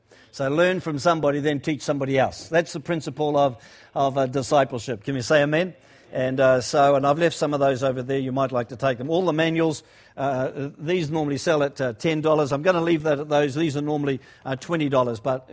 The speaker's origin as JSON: {"language": "English", "region": "Auckland", "country": "New Zealand", "tie": "born or raised there", "also_born_or_lived": "Christchurch", "said": "We lived in Auckland. I was brought up in Auckland. My early years through to the age 17 were in Auckland."}